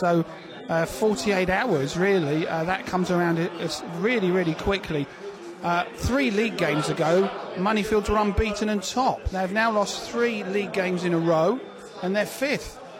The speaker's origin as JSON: {"language": "English", "region": "South East England", "country": "United Kingdom", "said": "I'm glad I'm from South Hampshire, Kane, and not North Hampshire"}